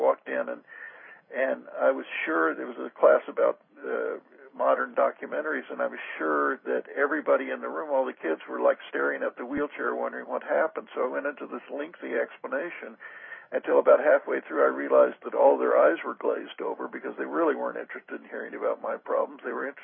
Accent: Oklahoma, United States; but I grew up in Oklahoma in the 50s

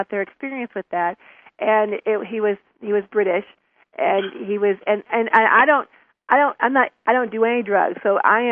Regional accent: Illinois, United States; I mean, Robert, we're from Northern Illinois, and I want to say it's beautiful there

